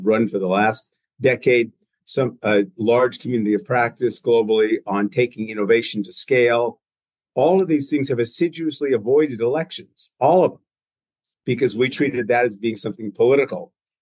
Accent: United States; Well, I was working on this issue because I'm an American.

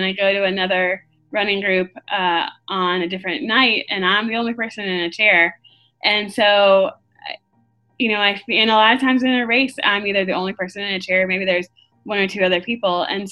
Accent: Roswell, Georgia, United States; now in Nashville, United States; I grew up in Roswell, Georgia, just outside of Atlanta. I've lived in Nashville since 2004

